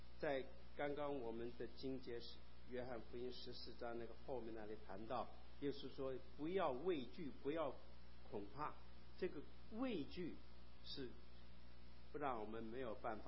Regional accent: China; 我们中国人跟其他国家人一样，我们都喜欢吃。

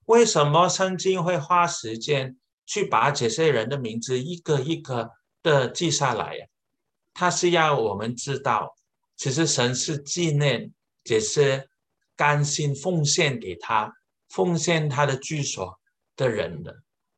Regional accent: Hong Kong; 所以呢，我们香港人呢有一句话

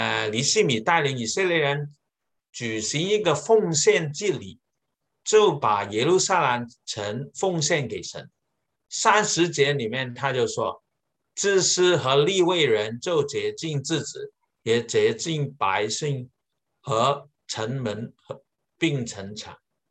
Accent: Hong Kong; 所以呢，我们香港人呢有一句话

